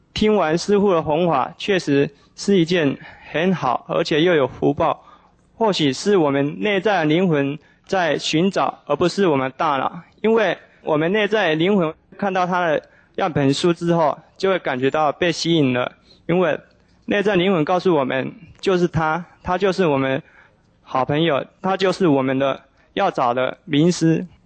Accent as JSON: {"language": "Chinese", "country": "Taiwan", "said": "今天很荣幸我从台湾来到这美丽的香港，"}